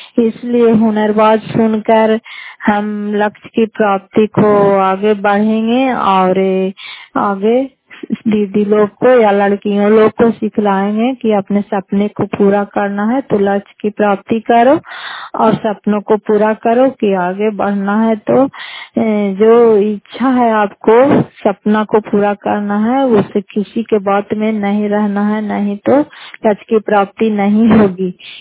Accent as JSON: {"language": "Hindi", "town": "Fatehpur", "region": "Bihar", "country": "India", "said": "घर फतेहपुर, पंचायत मकौता, जिला नालंदा, करारपसरा ब्लॉक की निवासी हूँ।"}